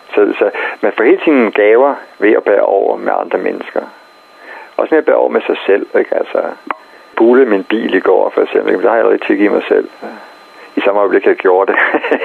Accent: Jutland, Denmark; now in Zealand, Denmark; Selvom jeg er faktisk jyder oprindeligt, men så jeg emigrerede til Sjælland og arbejder først og fremmest herovre.

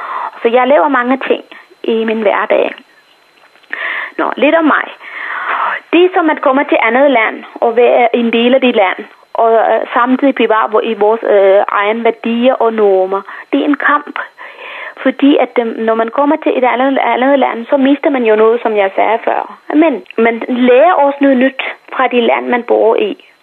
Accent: Sri Lanka; Danish is a second language; now in Denmark; Jeg synes, at det var mange gode værdier, som jeg kommer med fra Sri Lanka.

